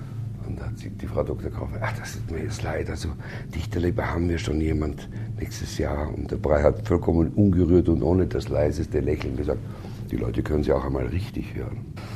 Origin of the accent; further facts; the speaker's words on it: Austria; hab ich als Österreicher die Freude